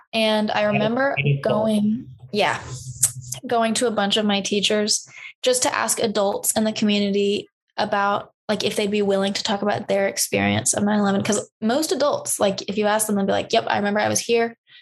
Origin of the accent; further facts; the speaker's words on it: New York, United States; I grew up in New York. I have a lot of family there.